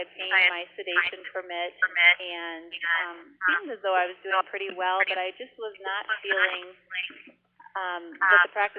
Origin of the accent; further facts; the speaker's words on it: Iowa, United States; I was born and raised in Iowa, and I graduated from the University of Iowa College of Dentistry in 1998